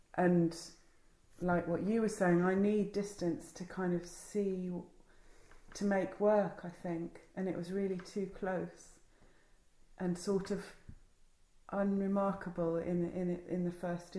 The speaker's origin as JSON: {"language": "English", "region": "South West England", "country": "United Kingdom", "tie": "born or raised there", "said": "I grew up in the West Country, not in a location, not right here, but outside Bath"}